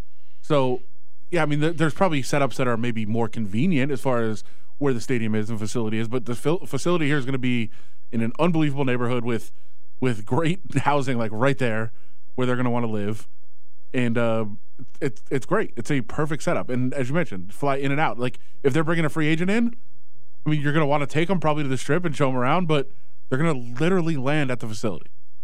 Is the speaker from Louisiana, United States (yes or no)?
no; Henderson, Nevada, United States; I grew up in Henderson. Part-time.